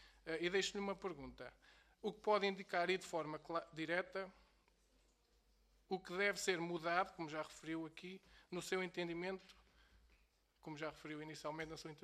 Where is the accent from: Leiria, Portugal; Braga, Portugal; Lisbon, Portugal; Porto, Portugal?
Leiria, Portugal; Pombal; sediada no Conselho de Pombal, distrito de Leiria, pelo qual fui eleito deputado e de onde sou natural